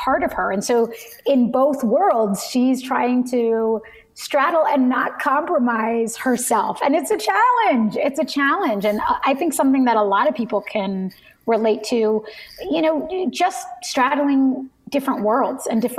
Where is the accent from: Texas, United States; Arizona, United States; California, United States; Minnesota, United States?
California, United States; Canoga Park; also born or lived in East LA; I mean, I was born in East LA. It's a song about it. And I was raised in like, for the first kind of half of my childhood in Canoga Park, which actually was a very brown minority community.